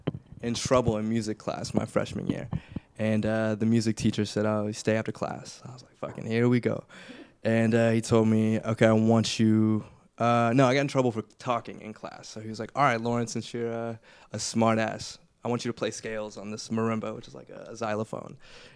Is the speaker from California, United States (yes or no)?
yes; Fontana, California, United States; now in Los Angeles, United States; I'm from Fontana, based in LA.